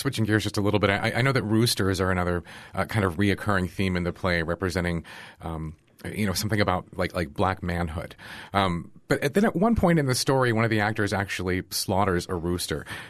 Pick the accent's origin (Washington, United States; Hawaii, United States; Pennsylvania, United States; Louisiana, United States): Pennsylvania, United States; Pittsburgh; now in Southwest Florida, United States; I mentioned earlier, I grew up in Pittsburgh.